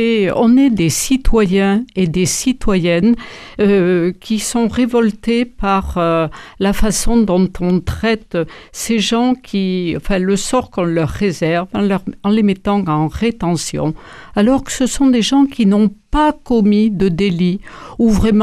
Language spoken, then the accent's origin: French; Occitanie, France; Je suis venue sur Toulouse, je ne suis pas originaire de la région toulousaine. Je suis venue du Tarn-et-Garonne et mes parents, qui étaient petits agriculteurs dans le Cantal, ont migré dans le Tarn-et-Garonne